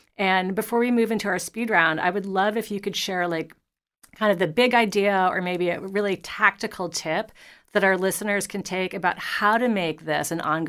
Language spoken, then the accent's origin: English; New York City, New York, United States; you know, I'm a New Yorker. We don't drive that many places.